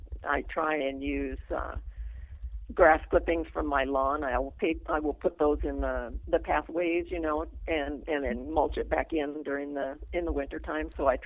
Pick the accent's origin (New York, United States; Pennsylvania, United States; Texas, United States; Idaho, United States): Idaho, United States; Here and there and everywhere, mostly between Treasure Valley down by Boise, Idaho, and up here around the Moyer Springs area.